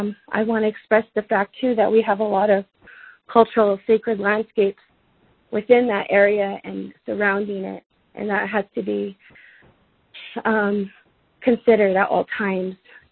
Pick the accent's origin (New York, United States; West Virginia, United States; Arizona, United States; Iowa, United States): Arizona, United States; I grew up near the Tuba City disposal site, every day passing a uranium mill. We moved to Church Rock